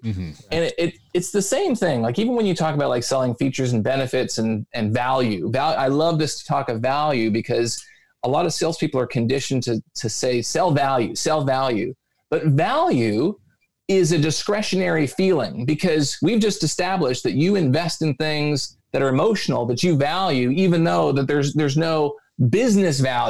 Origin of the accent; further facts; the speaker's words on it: Canada; I say process because I'm Canadian